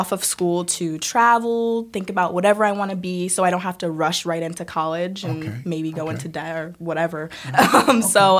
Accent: Saratoga Springs, New York, United States; also born or lived in Albany; I was born in Albany, and I was raised in Saratoga Springs.

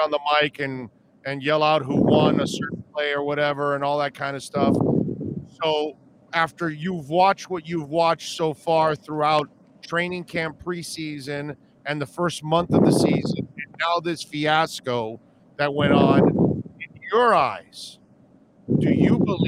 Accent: Florida, United States; I'm born and raised in South Florida

